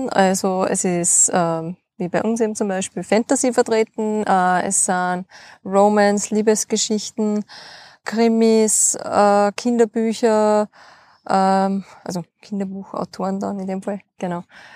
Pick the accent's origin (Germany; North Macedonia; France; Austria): Austria; Leonding, Upper Austria; ich bin aus Leonding, Linz.